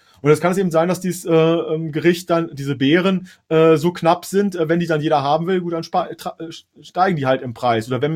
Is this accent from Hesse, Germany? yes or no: yes; Hesse, Germany; Im Süden Deutschlands für mich als Hesse.